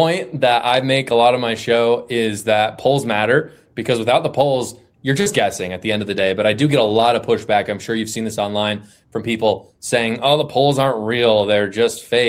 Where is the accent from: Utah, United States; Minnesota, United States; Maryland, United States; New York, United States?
Utah, United States; if you've got a Republican in Texas or here in my home state of Utah, you don't want a rhino Republican